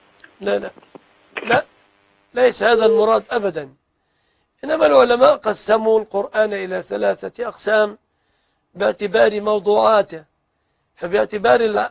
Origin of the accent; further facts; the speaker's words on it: Egypt; بلادنا مصر